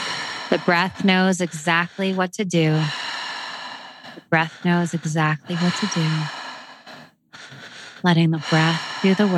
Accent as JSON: {"language": "English", "country": "Canada", "accent": "Canadian", "said": "Here comes my Canadian accent."}